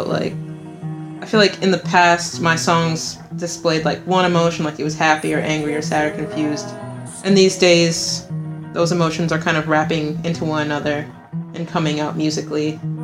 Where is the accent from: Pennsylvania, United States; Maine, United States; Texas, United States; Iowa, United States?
Texas, United States; Dallas; You know, I'm from Dallas, Texas, and this is where I was grounded, so I was feeling stuck.